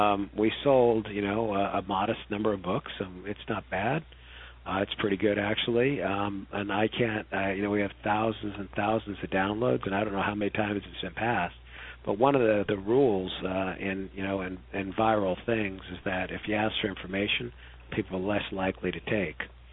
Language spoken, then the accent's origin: English; United States; A, I'm an American